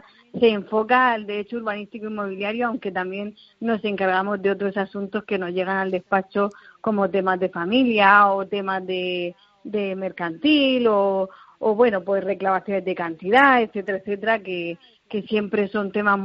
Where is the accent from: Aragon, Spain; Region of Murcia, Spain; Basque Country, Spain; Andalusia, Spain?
Region of Murcia, Spain; Murcia; aquí en Murcia, que es de donde yo soy, hace un sol maravilloso